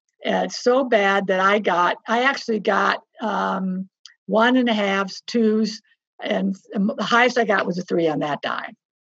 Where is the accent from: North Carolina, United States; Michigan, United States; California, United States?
Michigan, United States; Pontiac; You know, I grew up in Pontiac, Michigan, and I've really never been outside my state, my city, let alone my state.